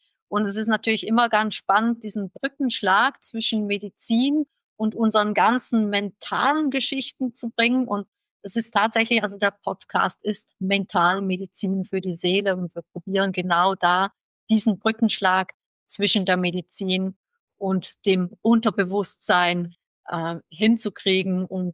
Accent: Switzerland; Ich bin Schweizerin

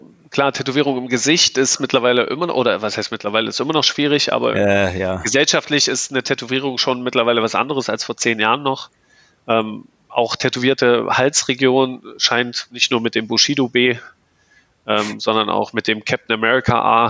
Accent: East Germany, Germany; ich bin ja ein Kind der DDR, das heißt bei uns wurde Sport immer groß geschrieben.

